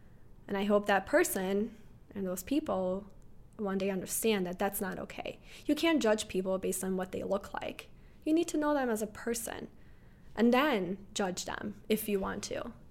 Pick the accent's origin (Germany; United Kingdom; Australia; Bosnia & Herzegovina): Bosnia & Herzegovina; now in United States; And I freaked out because I'm thinking, well, hell, I'm Muslim. I'm from Bosnia.